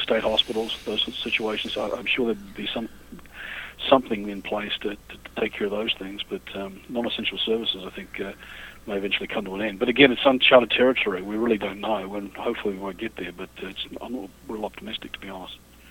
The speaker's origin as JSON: {"language": "English", "country": "Australia", "tie": "born or raised there", "moved": "as an adult", "lives_now": "United States", "said": "I find myself here in West Virginia. I grew up in Australia, was educated in Australia, came here as a young man. I was 21 and started in Michigan, was in Florida, Texas, and on the way Indiana."}